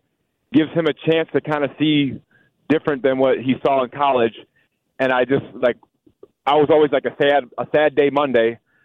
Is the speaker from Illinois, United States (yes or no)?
yes; Chicago, Illinois, United States; I'm born and raised in Chicago and definitely a Bears fan for life.